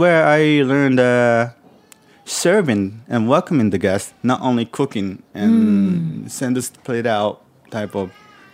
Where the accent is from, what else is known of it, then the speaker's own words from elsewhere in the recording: New York, United States; And I trained in Kyoto, and I grew up in New York, so I know about Japanese cooking